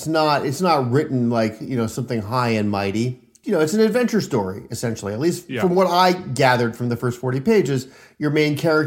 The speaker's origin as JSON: {"language": "English", "country": "United States", "said": "but you know, as an American too, we read The Once and Future King in school"}